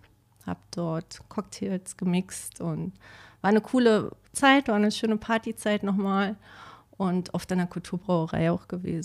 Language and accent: German; Berlin, Germany; Nein, ich bin in Berlin geboren, in Pankow, also quasi der Nachbarbezirk.